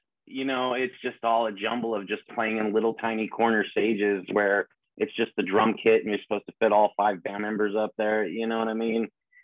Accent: Turlock, California, United States; I grew up in Turlock, little farm community, farm town.

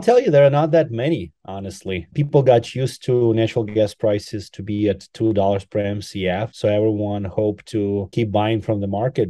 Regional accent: Ukraine; I'm actually from Ukraine, so been tough a little bit on me.

